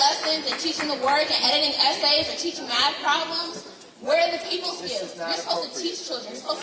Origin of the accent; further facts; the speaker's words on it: Cleveland, Ohio, United States; born there; So I was born here in Cleveland.